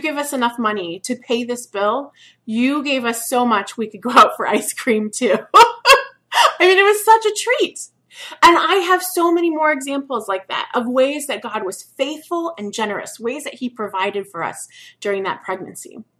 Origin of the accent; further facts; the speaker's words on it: Peoria, Illinois, United States; I grew up in the Peoria area, and Fulton Sheen was born in the Peoria area, raised in Peoria then.